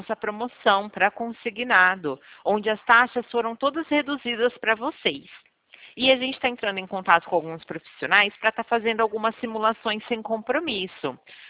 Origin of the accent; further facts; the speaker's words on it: Presidente Prudente, São Paulo, Brazil; A gente é de Presidente Prudente.